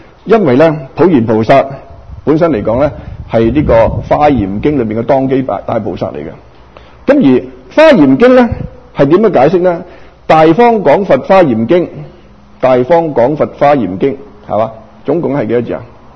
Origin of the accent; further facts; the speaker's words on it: Guangdong, China; 特别呢，我们广东人啊，我哋照住去读